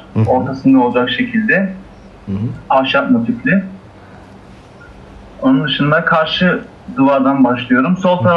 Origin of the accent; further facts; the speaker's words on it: Istanbul, Turkey; ben doğma büyüme İstanbul olduğum için